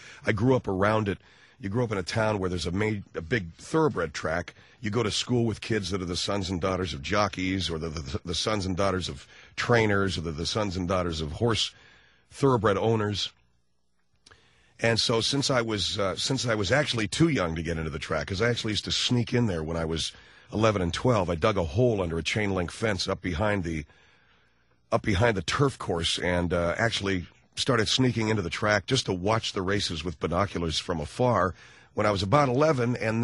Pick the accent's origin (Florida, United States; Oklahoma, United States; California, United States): California, United States; Arcadia; Santa Anita is a racetrack that actually is in my hometown of Arcadia, California.